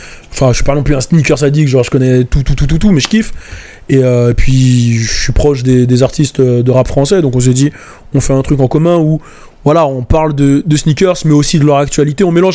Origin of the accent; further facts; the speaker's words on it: Guadeloupe; also born or lived in Martinique; moi je suis antillais, dernièrement j'ai fait un test. Je suis Guadeloupe-Martinique, j'ai fait un test, j'ai vu d'où je venais d'Afrique, etc.